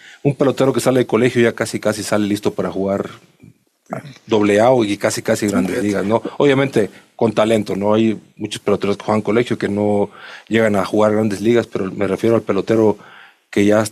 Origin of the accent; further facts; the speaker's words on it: Oaxaca, Mexico; yo soy de Oaxaca